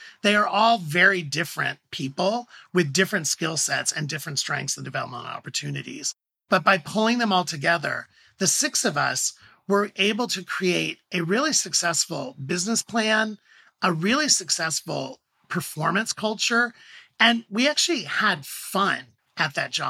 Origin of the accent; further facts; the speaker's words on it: Midwest, United States; I was raised in the Midwest by a very classic blue-collar Midwestern family. My dad was a fireman.